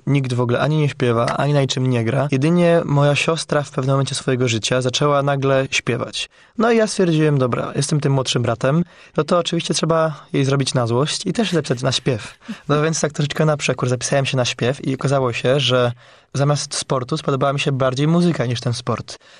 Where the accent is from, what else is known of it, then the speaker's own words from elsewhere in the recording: Poznań, Greater Poland Voivodeship, Poland; ponieważ jestem z Poznania, to w miarę blisko do Berlina, ale nie mówię po niemiecku, ale po angielsku pewnie mógłbym się dogadać.